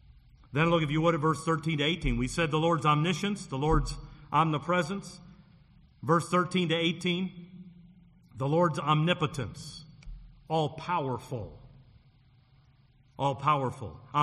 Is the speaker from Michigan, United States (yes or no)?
yes; Detroit, Michigan, United States; I grew up in Detroit, and we had ours in 1967, downtown Detroit.